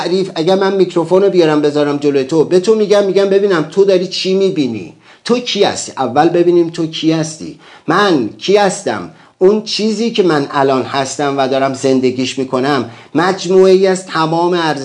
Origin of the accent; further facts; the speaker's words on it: Baft, Kerman, Iran; من تو بافت بزرگ شدم